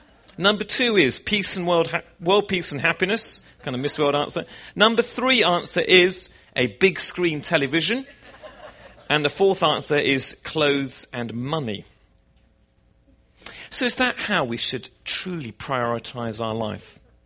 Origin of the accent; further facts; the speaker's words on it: England, United Kingdom; we just found it extraordinary, being British, that we drove for 4.5 hours and we still hadn't left the state.